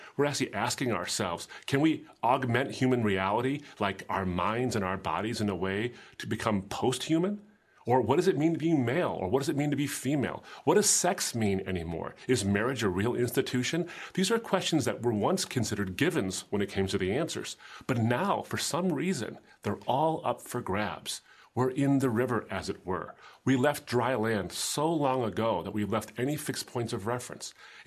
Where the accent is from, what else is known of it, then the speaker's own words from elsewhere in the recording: Michigan, United States; Now, I'm from the Great Lakes State, and a lot of the car ferries here can hold a massive amount of cars